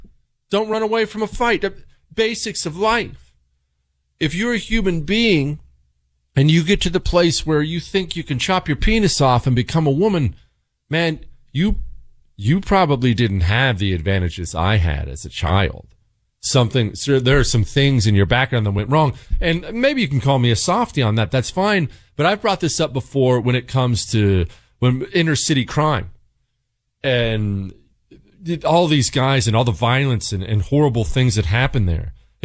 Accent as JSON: {"language": "English", "region": "Montana", "country": "United States", "tie": "born or raised there", "said": "I grew up in Montana. We'd always go hiking and hunting in the mountains"}